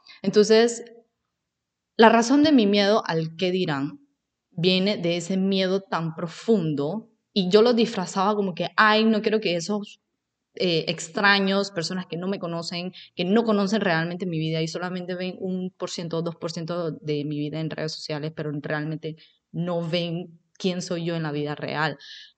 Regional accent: Panama; de China, y mi familia es un tanto conservadora. Sin embargo, yo nací en Panamá y viví, mis papás sí me dieron mucho la libertad de vivir y experimentar muchas cosas y en parte me considero latina.

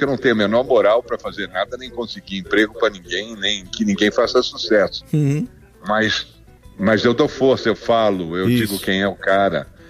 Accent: Brazil; Eu sou brasileiro.

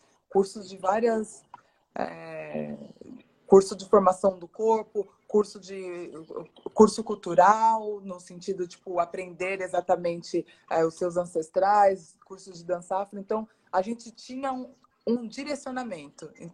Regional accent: São Paulo, Brazil; eu não sou da Bela Vista, eu sou de Itaquera, né? Piranga e Itaquera.

